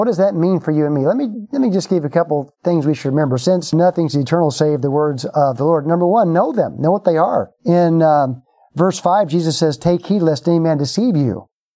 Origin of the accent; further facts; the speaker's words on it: United States; I am very thankful as an American living in 2020 for the stability I know and enjoy right now.